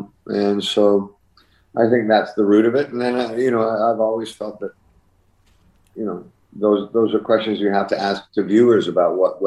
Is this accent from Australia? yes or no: no; Canada; as a Canadian